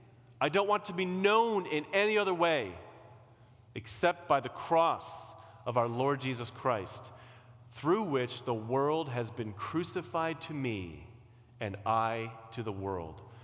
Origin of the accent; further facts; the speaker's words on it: Chicago, Illinois, United States; I grew up evangelical, which in my neighborhood that I grew up in Chicago, there were nothing but Irish Catholics.